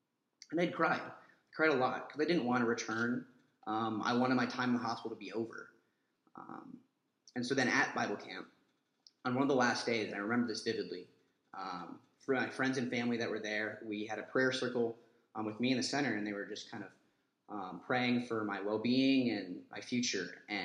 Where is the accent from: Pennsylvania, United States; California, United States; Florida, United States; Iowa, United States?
Iowa, United States; West Des Moines; I was born and raised a Christian in West Des Moines, Iowa.